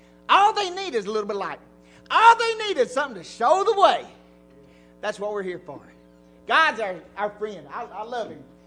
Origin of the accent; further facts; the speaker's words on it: Arkansas, United States; I said, well, yeah, I'm from Arkansas.